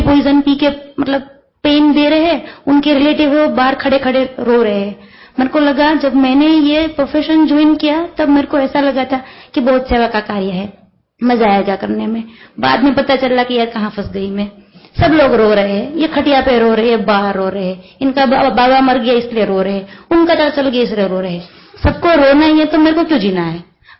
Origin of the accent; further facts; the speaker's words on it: Bhavnagar, Gujarat, India; मैं फ्रॉम भावनगर से हूँ, गुजरात से.